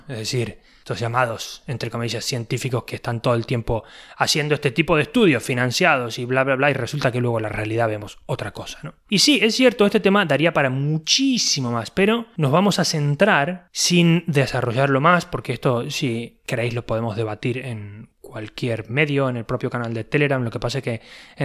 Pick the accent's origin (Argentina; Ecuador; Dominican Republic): Argentina; Necochea, Buenos Aires Province; now in Spain; Una medición de la temperatura en mi ciudad de origen en Argentina, que es Necochea, y una medición de la temperatura en el País Vasco, ¿no?